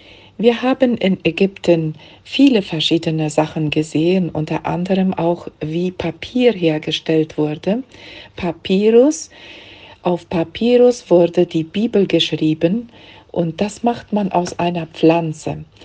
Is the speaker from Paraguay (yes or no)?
yes; Neuland, Boquerón, Paraguay; Ich stamme aus Neuland.